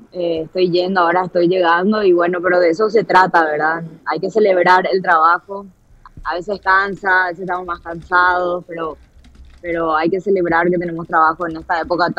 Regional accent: Paraguay; Sí, en realidad somos tres paraguayos

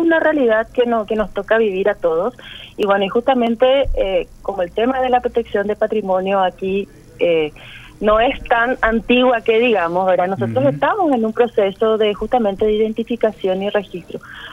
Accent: Paraguay; nosotros como paraguayos

